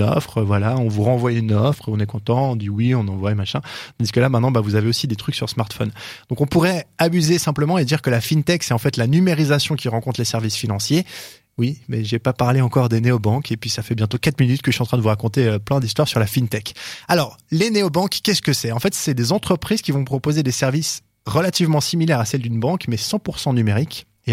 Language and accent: French; Switzerland; Pour revenir chez nous en Suisse, on a Neon qui est arrivé plus récemment.